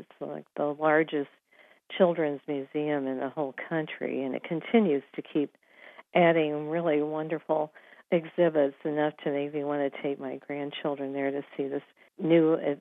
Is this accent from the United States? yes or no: yes; Decatur, Illinois, United States; even growing up in Decatur, we wanted to get to Chicago or St. Louis to see art museums